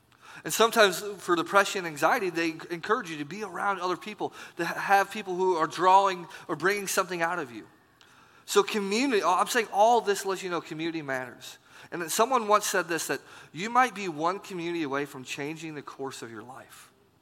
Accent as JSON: {"language": "English", "region": "Illinois", "country": "United States", "lives_now": "Indiana, United States", "said": "Like, I'm from Illinois, small town Illinois. I live in small town Indiana now."}